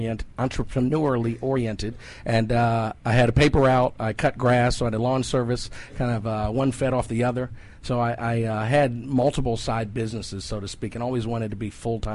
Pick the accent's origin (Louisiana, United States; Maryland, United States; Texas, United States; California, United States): Maryland, United States; Silver Spring; also born or lived in Washington, D.C.; Born in D.C., raised in Silver Spring, Maryland.